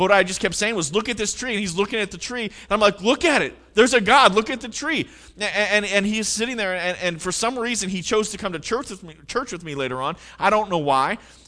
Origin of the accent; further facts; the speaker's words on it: Pennsylvania, United States; I've told you before, I was born and raised in Pennsylvania.